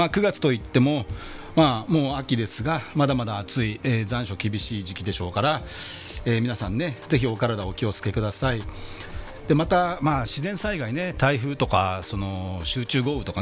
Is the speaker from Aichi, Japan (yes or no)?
no; Yokohama, Kanagawa, Japan; 私横浜鶴見区出身、前議員